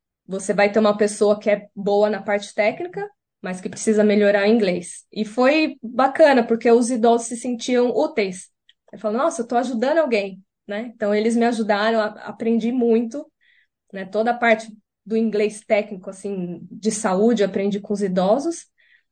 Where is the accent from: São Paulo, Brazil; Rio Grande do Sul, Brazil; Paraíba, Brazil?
São Paulo, Brazil; now in New Zealand; mas será que a gente, como paulista, vai aguentar aquele frio, né?